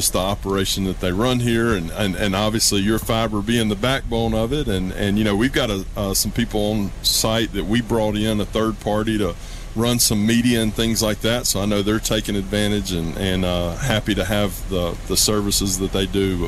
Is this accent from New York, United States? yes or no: no; Brewton, Alabama, United States; I was born in Mobile, grew up in Brewton, Alabama.